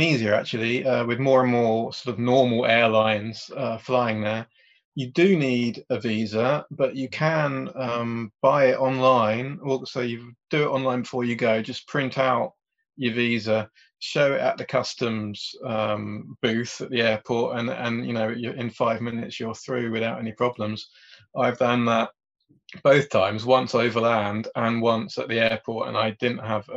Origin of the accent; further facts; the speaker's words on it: Croydon, London, United Kingdom; So I was born and brought up in London, so I've really not moved very far in my life.